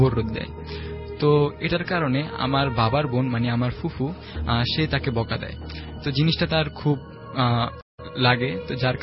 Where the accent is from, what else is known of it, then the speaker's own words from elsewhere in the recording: Kabirhat, Chittagong Division, Bangladesh; আমার গ্রামের বাড়ি হচ্ছে নোয়াখালী কবিরহাট উপজেলায় কালামুন্সি